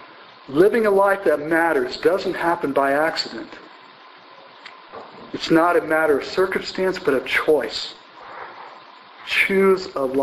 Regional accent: Midwest, United States; because I come from Big Ten country, college sports, Big Ten, Midwest

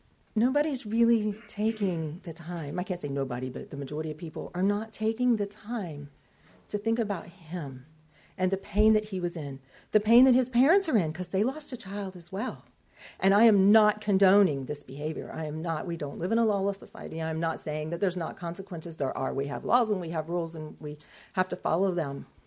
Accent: the South, United States; I'm from the South. You know, we're an eye for an eye type of group there, you know?

